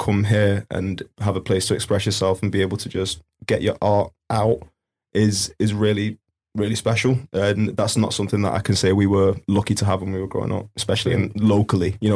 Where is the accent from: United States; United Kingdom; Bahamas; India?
United Kingdom; Benchill, North West England; I'm from Benchill, yeah.